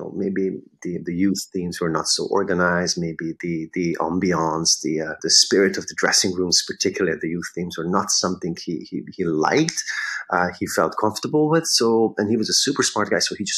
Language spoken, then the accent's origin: English; Pomaz, Pest, Hungary; moved away as an adult; now in United States; I'm from Pomaz, from Hungary, north of Budapest. I went to school to the Liszt Academy in Budapest. And I moved to the US 20 years ago.